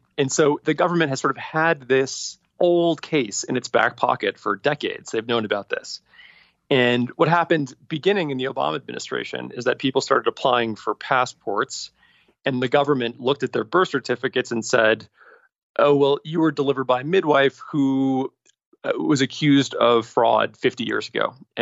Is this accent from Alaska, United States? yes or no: no; Florida, United States; born there; I'm an American citizen because I was born in South Florida. I have a U.S. birth certificate that was issued by the state of Florida that says I was born there.